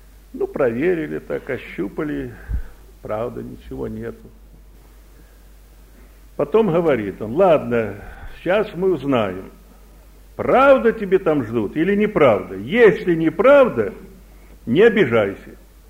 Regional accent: Russia; Я из России.

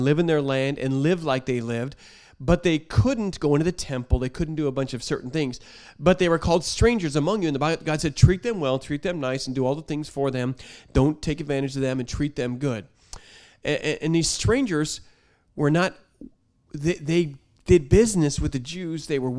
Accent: Northwest, United States; I'm from the Northwest. I'm used to big trees and big mountains.

